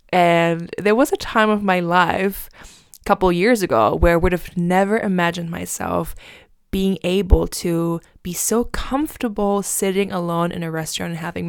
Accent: Germany; first language German; English is a second language; because obviously I grew up in Germany. It's my native language.

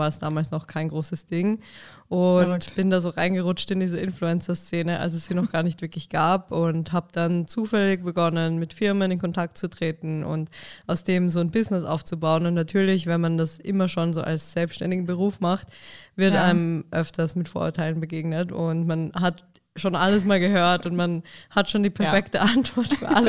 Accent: Graz, Styria, Austria; now in Vienna, Austria; Ich bin aus Wien, ursprünglich aus Südösterreich, also aus Graz und lebe jetzt aber seit 5 Jahren in Wien.

